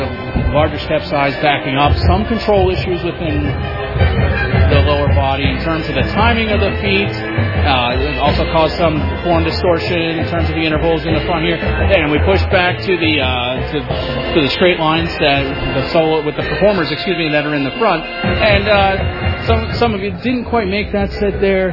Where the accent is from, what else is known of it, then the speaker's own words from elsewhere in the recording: Edgewood, Maryland, United States; I am from Edgewood, Maryland.